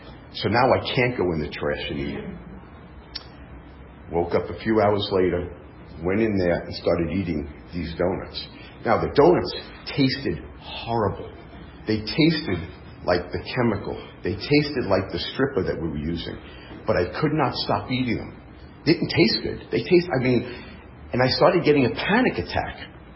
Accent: New York, United States; now in California, United States; I obviously am not a native Californian, although I do claim to be so. I came out here in 1982. I left New York in the middle of the night, took a road trip. 6 months later, I wound up in California.

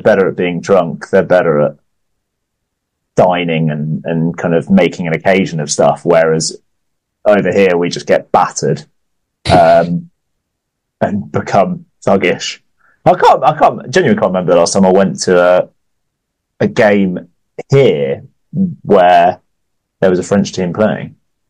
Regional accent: England, United Kingdom; But we are very much Rosbifs because we're English, I think, and we deserve that derogatory term to be thrown at us.

